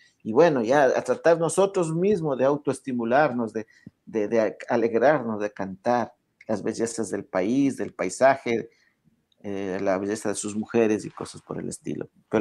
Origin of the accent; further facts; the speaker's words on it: Ecuador; lo que somos los ecuatorianos